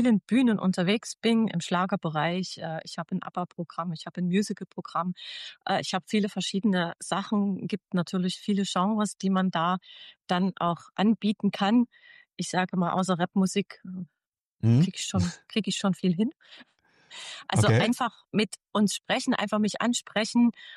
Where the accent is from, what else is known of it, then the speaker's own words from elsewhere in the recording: Lauenstein, Saxony, Germany; Bin aus Lauenstein, aber agiere natürlich gerne bundesweit.